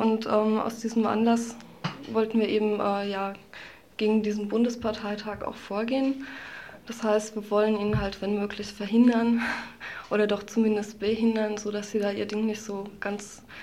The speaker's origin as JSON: {"language": "German", "town": "Mainz", "region": "Rhineland-Palatinate", "country": "Germany", "said": "Ja, also ja, ich komme aus Mainz."}